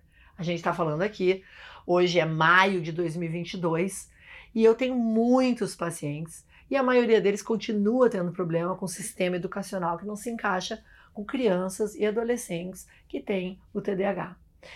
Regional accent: Brazil; now in United States; Nós duas somos brasileiras, vivemos aqui nos Estados Unidos há muitos anos.

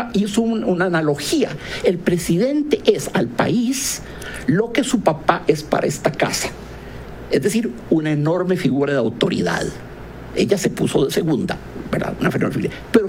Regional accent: Hatillo, San José, Costa Rica; born there; No soy porfirogénito, yo nací en Hatillo 1. El 15 de septiembre de 1962

